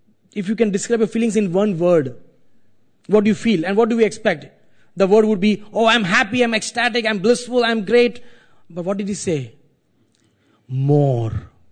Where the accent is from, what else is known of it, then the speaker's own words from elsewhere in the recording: Mumbai, Maharashtra, India; But if the place that I am from India, you know, right now it is extremely hot. When I left Bombay, it was 38 degrees Celsius.